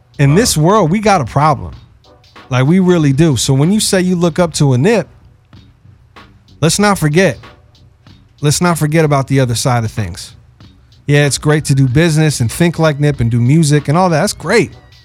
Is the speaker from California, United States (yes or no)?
yes; Los Angeles, California, United States; Born and raised in LA.